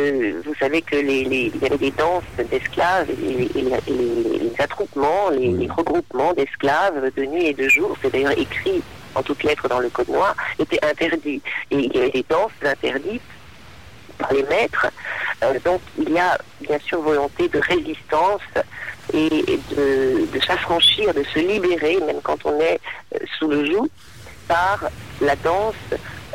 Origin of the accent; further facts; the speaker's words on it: Martinique; born there; je suis en plein ressourcement dans ma chère petite Martinique, hein, dans ma petite île volcanique où je suis née, au Terre-Saint-Ville. Donc là, je suis à la Pointe des Nègres